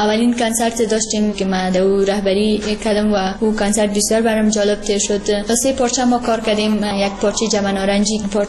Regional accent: Afghanistan; حتی باورشان نمیشد که ما از افغانستان هستیم

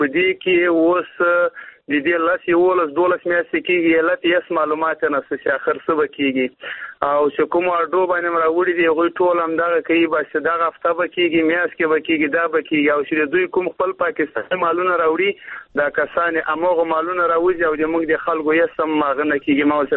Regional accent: Afghanistan; now in Pakistan; په پاکستان کې موږ مېشت افغانان یو

